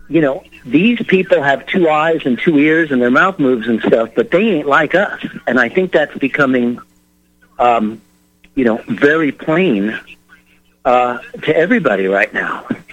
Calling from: Kenwood, California, United States; I'm calling from Northern California here, in Kenwood, halfway between Napa, Sonoma County.

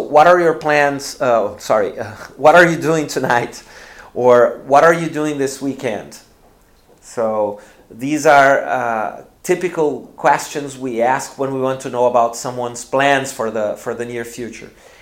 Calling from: Porto Alegre, Rio Grande do Sul, Brazil; English is a second language

